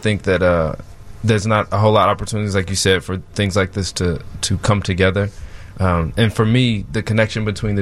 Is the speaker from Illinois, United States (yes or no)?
yes; Chicago, Illinois, United States; Yes, I was raised in Chatham, and it has been a place, it's always been a place where the neighbors and the community really cared.